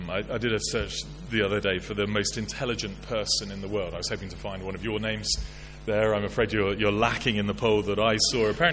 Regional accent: United Kingdom; It's just because we're British and we're not very good with emotions

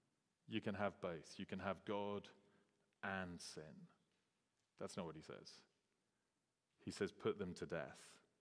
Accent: England, United Kingdom; So people would label me as white and as English and as reasonably educated and as a middle class, whatever.

